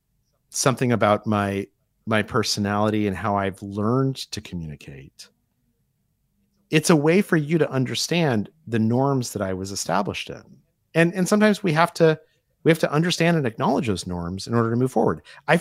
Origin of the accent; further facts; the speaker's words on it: United States; and I will say this as an American, sometimes when Aussies say things that they mean as sincere, it comes off to me as not that way.